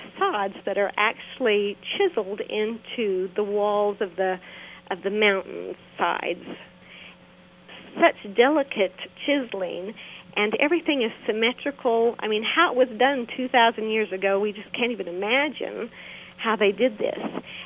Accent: United States; As an American, you know, we can flash our passport

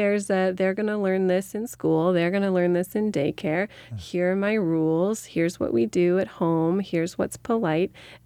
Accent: United States; I think it's the growing up in America and with the kind of entrepreneurial parents that I have

